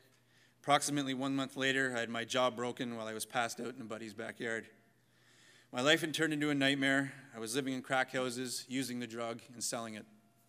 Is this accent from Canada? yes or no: yes; Toronto, Ontario, Canada; also born or lived in Barrie; I was born in Toronto to an average family. I lived there for 11 years and then moved to Barrie. My mother is a Christian and my father is not.